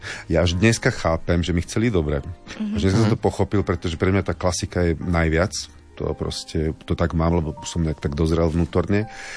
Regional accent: Dolný Hričov, Žilina Region, Slovakia; Ale my sme mali strom, ešte keď som vyrastal v Dolnom Hričove, na dvore, taký oriešok za domom.

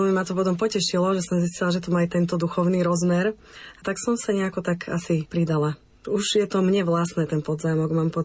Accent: Piešťany, Trnava Region, Slovakia; Sama som vyrastala v detskom hudobnom súbore v Piešťanoch

